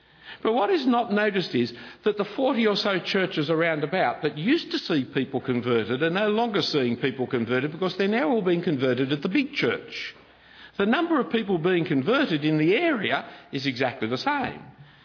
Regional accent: Sydney, New South Wales, Australia; we Sydney-siders, we grew up in Sydney, we're going to die in Sydney

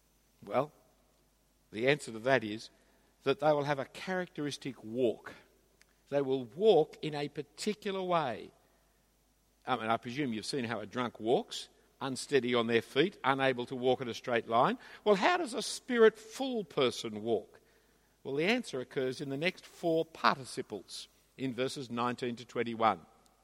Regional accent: Australia; I'm just saying it as an Australian who's concerned for our community

